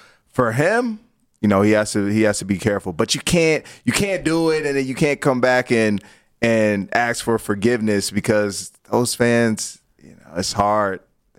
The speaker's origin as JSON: {"language": "English", "town": "Washington", "region": "District of Columbia", "country": "United States", "tie": "born or raised there", "said": "We were playing Washington. That's my hometown. So I jumped in."}